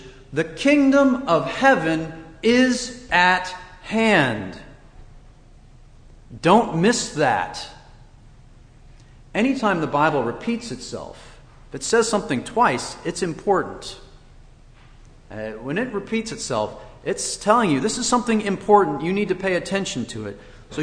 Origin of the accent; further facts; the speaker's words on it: Washington, United States; Whereas my home state of Washington, or one of the Midwestern states, those are far away.